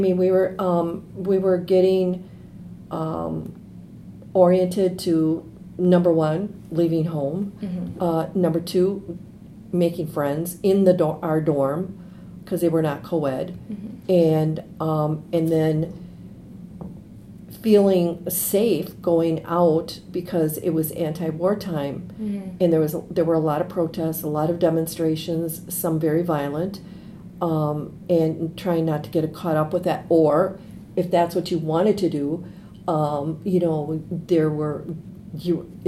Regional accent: Racine, Wisconsin, United States; My cousin, my girlfriend, and I, we are from Racine, very Catholic school girls

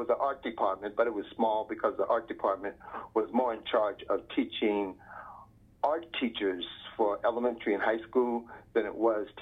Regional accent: the South, United States; Well, I grew up in an unusual situation in the South. I grew up in a segregated town.

